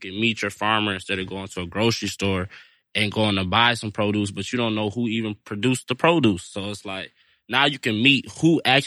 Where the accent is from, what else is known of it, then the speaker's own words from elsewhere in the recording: Detroit, Michigan, United States; I was a farmer, and I'm from Detroit, and I'm a farmer